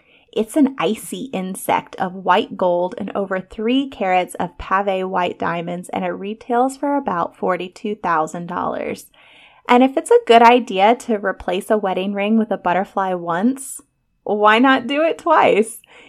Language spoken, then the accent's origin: English; North Carolina, United States; accent: North Carolina; It's a French phrase, so apologies for my North Carolina accent.